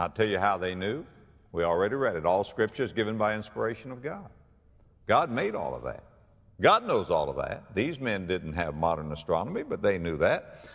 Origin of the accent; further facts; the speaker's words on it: West Palm Beach, Florida, United States; just go, go to my hometown of West Palm Beach, Florida, cross the bridge, go over to Palm Beach